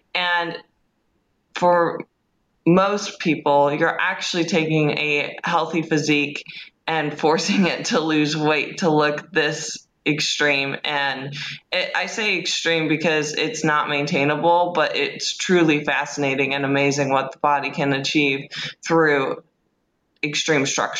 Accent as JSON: {"language": "English", "region": "Midwest", "country": "United States", "said": "well, I'm from the Midwest, just like you guys."}